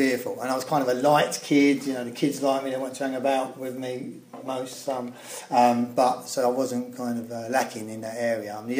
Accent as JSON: {"language": "English", "region": "London", "country": "United Kingdom", "tie": "born or raised there", "accent": "East End London", "said": "You would have picked up from my accent that I come from the East End of London."}